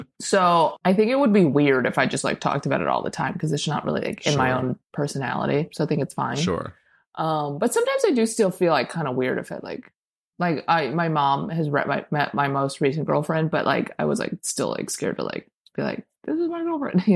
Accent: Chicago, Illinois, United States; now in Los Angeles, United States

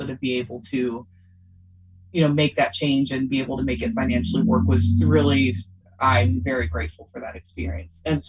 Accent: Louisville, Kentucky, United States; Louisville, Kentucky.

